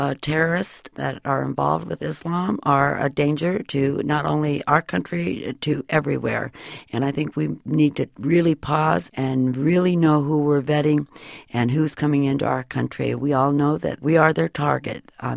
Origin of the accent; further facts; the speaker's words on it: Southwest, United States; I grew up in the Southwest. I've got Hispanic people that are in my family.